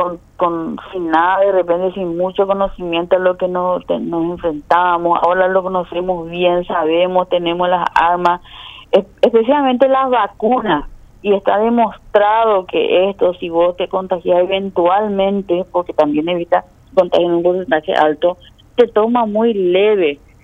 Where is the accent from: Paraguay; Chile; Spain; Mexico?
Paraguay; somos especiales los paraguayos